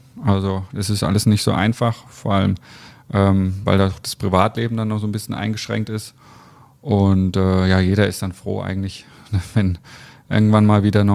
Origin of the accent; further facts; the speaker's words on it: Bamberg, Bavaria, Germany; now in Leverkusen, Germany; Also ich bin in Bamberg groß geworden, meine Familie lebt da. Aber ich bin jetzt seit fast 15 Jahre sind es jetzt hier und ganz klar Leverkusen.